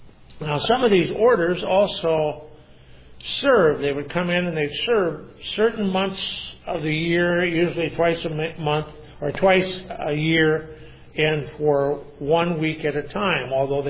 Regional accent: the South, United States; accent: southern; Well, I get my southern accent here going.

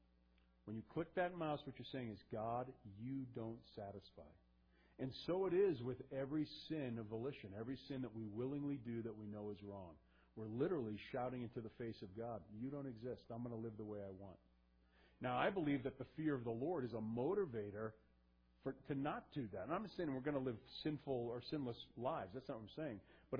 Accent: Massachusetts, United States; I'm from Massachusetts.

